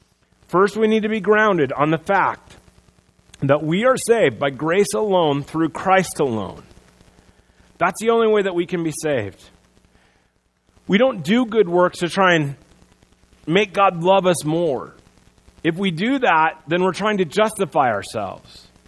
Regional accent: Sioux Center, Iowa, United States; also born or lived in Chicago / Pella; I was born in Chicago. I lived there for 2 months. I moved to Pella. After that, I moved to Sioux Center.

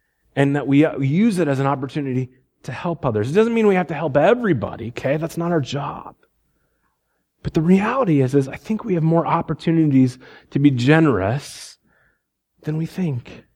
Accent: Iowa, United States; I grew up in Iowa. My dad is a, soon-to-be retired professor here in a few months, and a farmer.

